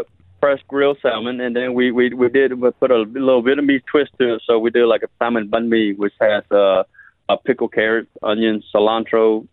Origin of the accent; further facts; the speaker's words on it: Biloxi, Mississippi, United States; We're from the Gulf. We're from Biloxi, Mississippi.